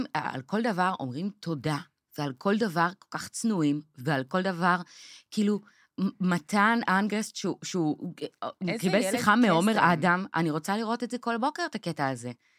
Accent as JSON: {"language": "Hebrew", "town": "Krayot", "region": "Haifa District", "country": "Israel", "said": "אני גם מהקריות, כאילו, אנחנו אומרים שמפו וריבה"}